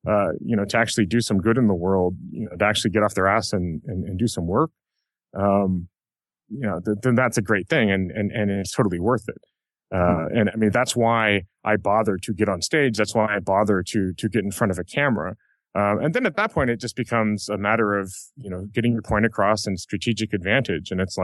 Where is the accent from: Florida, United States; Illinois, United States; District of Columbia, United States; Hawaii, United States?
Hawaii, United States; because I'm from Hawaii, sometimes I say no when I mean yes.